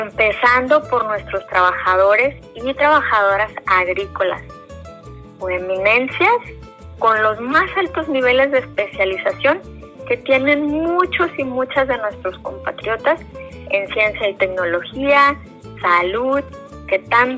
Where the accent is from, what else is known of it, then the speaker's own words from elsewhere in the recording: Mexico; now in Canada; Como inmigrante mexicana canadiense, es precisamente todo lo que integra mi cultura